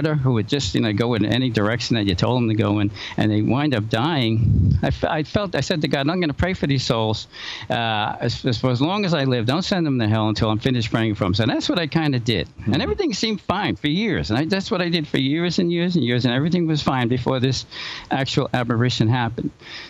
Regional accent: Brooklyn, New York, United States; born there; Well, I was born in Brooklyn, and back in the day, we went to a parochial school.

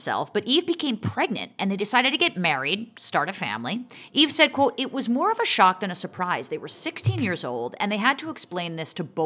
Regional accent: Montclair, New Jersey, United States; The town that I grew up in Montclair, New Jersey, is about 30,000 people.

